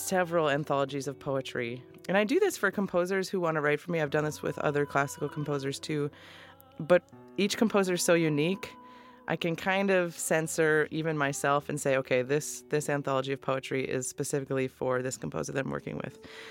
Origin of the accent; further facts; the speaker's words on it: North Dakota, United States; I'm from North Dakota. I don't know where Greg's originally from, but we're all Midwestern mutts. I think I haven't lived anywhere but the Midwest.